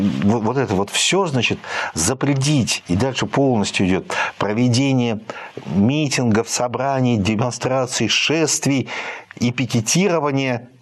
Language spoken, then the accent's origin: Russian; Estonia; Понимаешь, я приехал из Эстонии, у нас 87 тысяч неграждан.